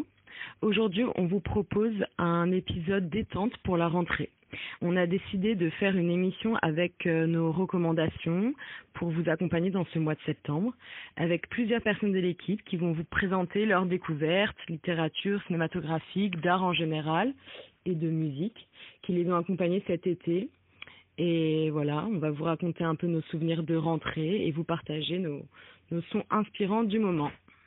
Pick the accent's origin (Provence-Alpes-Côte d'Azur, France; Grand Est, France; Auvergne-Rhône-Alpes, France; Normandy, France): Provence-Alpes-Côte d'Azur, France; Marseille; moi du coup … j'ai 25 ans, j'ai grandi à Marseille